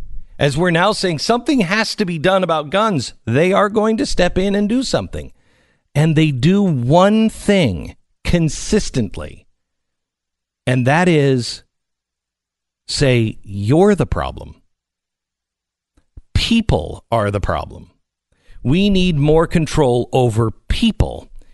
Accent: Seattle, Washington, United States; and I grew up in Seattle.

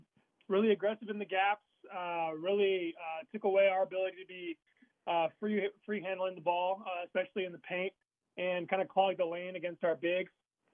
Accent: Seattle, Washington, United States; I'm from Seattle. I'm a Seattle kid.

